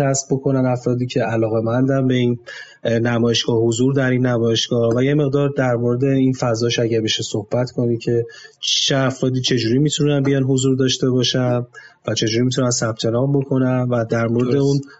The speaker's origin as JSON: {"language": "Persian", "country": "Iran", "said": "ما به عنوان یک ایرانی وقتی داریم از این فضا استفاده میکنیم"}